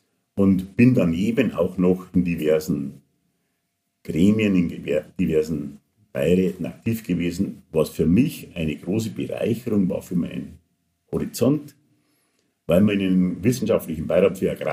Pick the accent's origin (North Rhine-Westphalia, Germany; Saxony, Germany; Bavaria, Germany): Bavaria, Germany; born or raised there